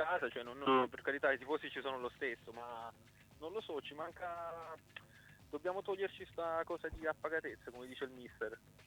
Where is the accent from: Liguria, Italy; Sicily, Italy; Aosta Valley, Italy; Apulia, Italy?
Apulia, Italy; Lecce; io vengo da Lecce e quindi cioè, vivo vicino al mare